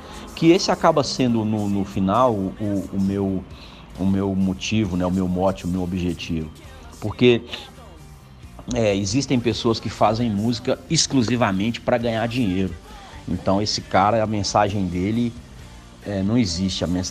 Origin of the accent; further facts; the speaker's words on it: Brasília, Federal District, Brazil; Eu sou originário do Jardim Ingá, que é um bairro na periferia de Brasília.